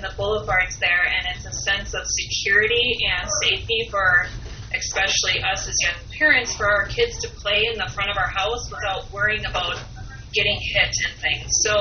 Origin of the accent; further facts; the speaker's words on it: Wisconsin, United States; because I grew up in the country, so I grew up in Little South Manitowoc.